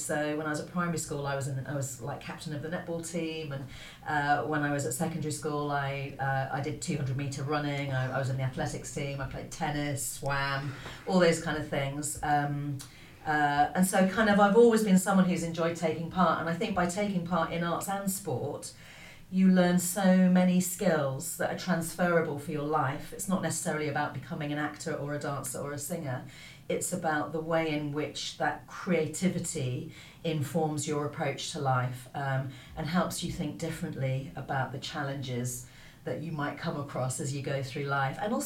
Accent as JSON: {"language": "English", "town": "Newbury", "region": "South East England", "country": "United Kingdom", "tie": "born or raised there", "said": "I went to a choir kind of summer school in Berkshire because I grew up in Newbury."}